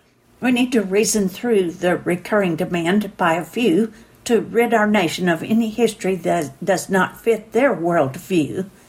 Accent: Tennessee, United States; In my home state of Tennessee, legislators voted to take down a Confederate statue

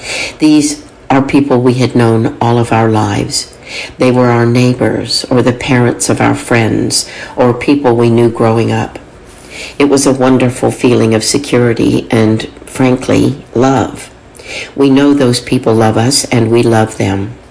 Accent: Midland, Texas, United States; The difference, of course, is that Midland is in West Texas, where we didn't have trees, but we did have sandstorms.

